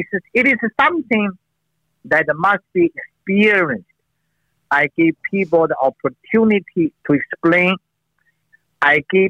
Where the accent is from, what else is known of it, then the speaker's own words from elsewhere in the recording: China; English is a second language; I came from China. I study modern medicine as MD and a traditional Chinese medicine as a doctor of acupuncturist.